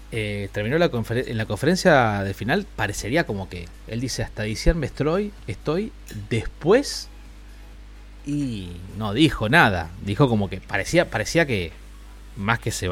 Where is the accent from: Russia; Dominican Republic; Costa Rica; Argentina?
Argentina; somos los argentinos los que decimos el árbitro